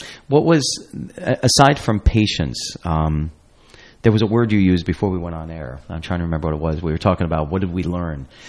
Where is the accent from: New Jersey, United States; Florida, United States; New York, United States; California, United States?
New Jersey, United States; now in Clinton, United States; to go to Clinton or to go back to my hometown, which is up in Bergen County. And I'm so happy that I decided to come back to this beautiful, beautiful little oasis